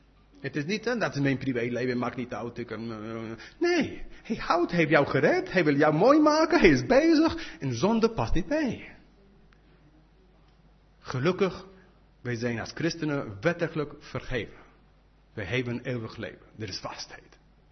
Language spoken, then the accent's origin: Dutch; Netherlands; Nou, alsjeblieft, ik ben echt een Nederlander, alsjeblieft, Heere God.